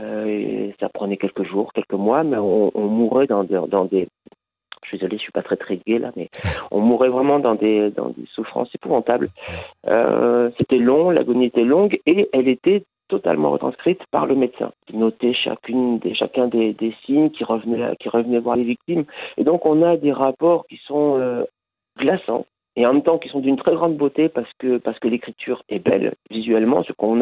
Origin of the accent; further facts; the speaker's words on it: Saint-Côme, Occitanie, France; moi j'étais gamin dans les années 70-80, j'ai grandi à Saint-Côme, vallée du Lot, au pied de l'Aubrac.